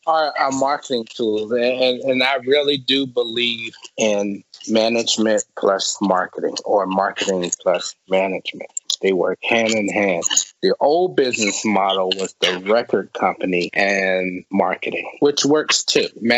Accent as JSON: {"language": "English", "town": "Washington", "region": "District of Columbia", "country": "United States", "said": "Yeah, I'm from DC. I'm in DC now, but we're based out of New York. So we're a New York based company, but I'm from DC."}